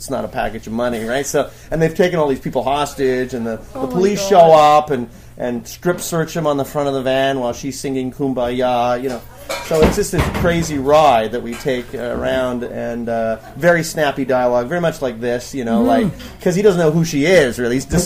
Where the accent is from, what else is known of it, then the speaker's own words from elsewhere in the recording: Calgary, Alberta, Canada; because I'm from Calgary, Alberta.